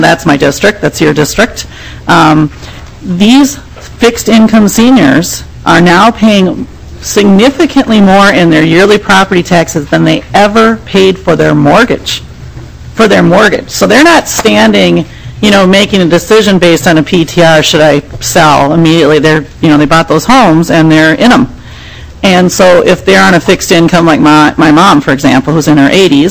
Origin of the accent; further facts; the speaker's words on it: Bloomington, Minnesota, United States; So I'll just take where I grew up in West Bloomington and my parents' home.